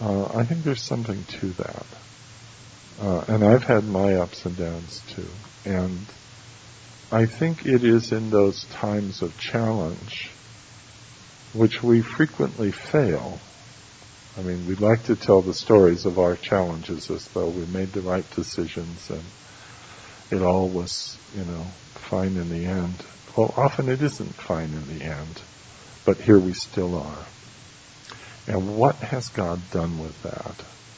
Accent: Las Vegas, Nevada, United States; We grew up in Las Vegas

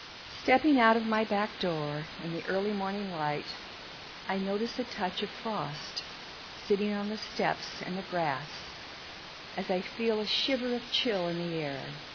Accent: Chicago, Illinois, United States; moved away; And I came from Chicago, and this was home. And it has been for 40 years.

